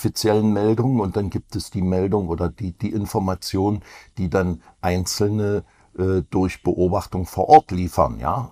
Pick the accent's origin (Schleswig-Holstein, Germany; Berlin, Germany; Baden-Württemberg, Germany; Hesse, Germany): Berlin, Germany; also born or lived in Freiberg, Germany; ich wurde 1952 unweit Dresdens in Freiberg in Sachsen geboren, aber bin in Berlin aufgewachsen, in Ostberlin, habe dort Außenhandel studiert